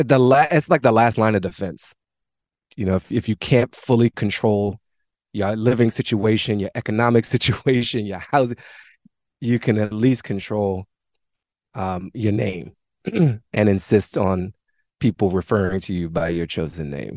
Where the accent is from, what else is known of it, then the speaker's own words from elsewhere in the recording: Washington, District of Columbia, United States; I grew up in Mount Pleasant in a great neighborhood in Washington, D.C. It was heavily Black and Latine and some white people in certain parts of the neighborhood.